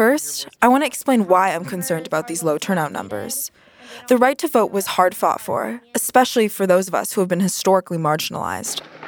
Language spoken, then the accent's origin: English; San Francisco, California, United States; Then, they post selfies in my hometown of San Francisco, protesting against the Supreme Court's decision to limit reproductive rights.